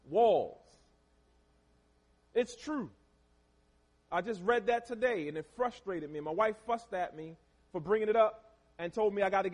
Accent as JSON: {"language": "English", "town": "Baltimore", "region": "Maryland", "country": "United States", "tie": "born or raised there", "said": "I grew up in Baltimore City, in the hood, the same hood that y'all saw burning on TV a few years ago."}